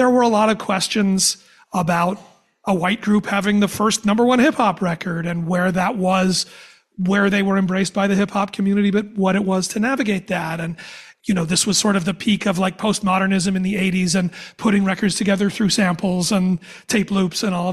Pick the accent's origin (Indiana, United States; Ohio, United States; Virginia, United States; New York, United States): Ohio, United States; Cincinnati; I'm from Cincinnati and I'm a big Reds fan.